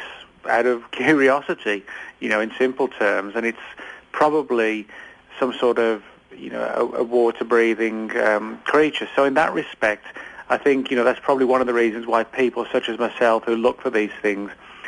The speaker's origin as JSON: {"language": "English", "region": "England", "country": "United Kingdom", "lives_now": "Texas, United States", "said": "No, that's not a Dallas accent. I'm actually from England, but my wife's from Texas. She's originally from Beaumont. And we spent some time living in England and then moved back to this area about 2 years ago."}